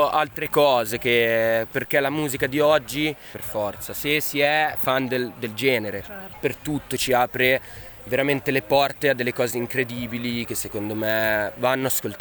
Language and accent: Italian; Ticino, Switzerland; se io sono ticinese, ascolto un rapper ticinese, io capisco subito che non sta parlando del Ticino